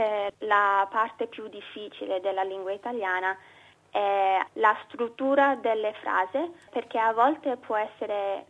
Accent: Australia; Italian is a second language; Il mio papà è venuto in Australia 16 anni fa, quando sono nata io, e da allora ho imparato l'italiano.

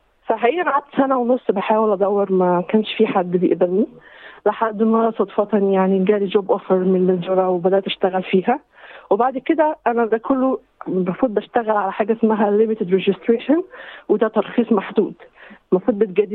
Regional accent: Egypt; moved away as an adult; now in Australia; فإحنا جينا بداية كهجرة من 3 سنين 2019. أنا حقيقي خبرتي في مصر يعني أنا مصرية

